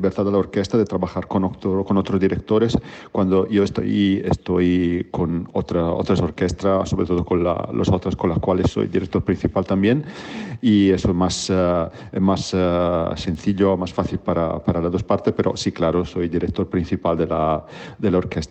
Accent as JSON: {"language": "Spanish", "country": "Italy", "second_language": "Spanish", "said": "su director mismo, soy italiano, entonces uno de los músicos que llega, que no es ni austríaco ni húngaro, soy yo"}